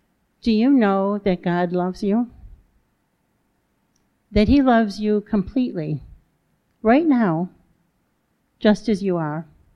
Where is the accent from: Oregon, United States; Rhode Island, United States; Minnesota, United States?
Rhode Island, United States; I grew up in Rhode Island, and we were talking last night when we were out to dinner about all the different accents that I hear here